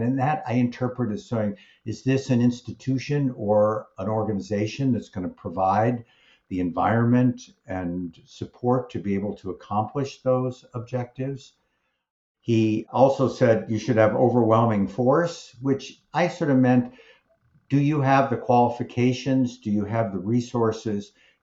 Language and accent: English; Midwest, United States; I grew up in the Midwest, a family that had no academics or medical folks.